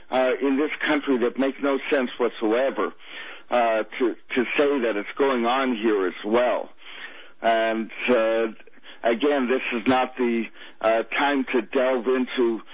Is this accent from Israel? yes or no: yes; Israel; now in United States; You know, I came from Israel where I left because it was getting... very dangerous for me. It was getting hairy there. And I come to the United States